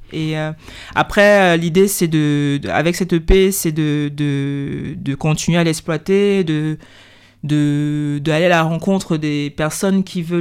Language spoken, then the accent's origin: French; Gabon; c'est à nous de dire que nous, on est des Gabonais à part entière. Et quel que soit ce qui est dit, ce qui est mis en place, on fait partie du Gabon.